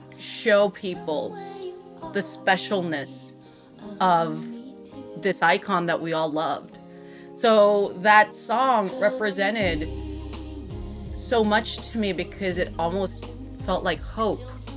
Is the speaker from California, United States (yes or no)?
no; Texas, United States; born or raised there